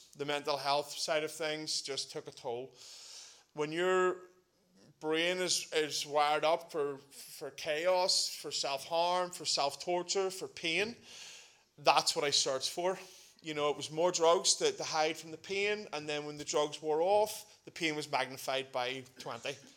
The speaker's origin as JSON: {"language": "English", "town": "Belfast", "region": "Northern Ireland", "country": "United Kingdom", "tie": "born or raised there", "said": "I'm originally from Tullycarnet. I was the Tasmanian devil running around Tullycarnet estate"}